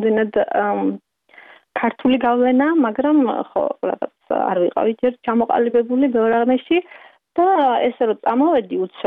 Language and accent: Georgian; Khoni, Imereti, Georgia; moved away as an adult; also born or lived in Tbilisi; მე უკვე სკოლა დავამთავრე, ხონის რაიონში დავამთავრე სკოლა, შემდეგ წავედი თბილისში სასწავლებლად გერმანისტიკაზე